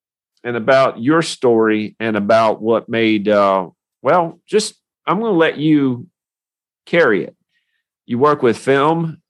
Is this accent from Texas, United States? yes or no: no; Tennessee, United States; accent: Tennessee; And you know, if they can handle my Tennessee accent, they can definitely handle your Sydney accent.